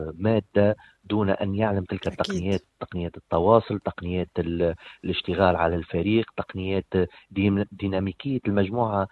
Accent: Tunisia; now in United Arab Emirates; وفي إطار التعاون الدولي انتقلت من تونس إلى وزارة التربية والتعليم الإماراتية. عندي تقريبا 5 سنوات موجود لنا في الوزارة،

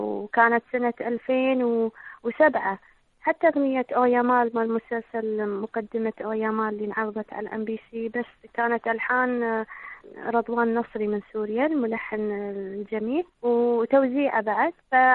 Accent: Kuwait; أقول لا أنا كويتية

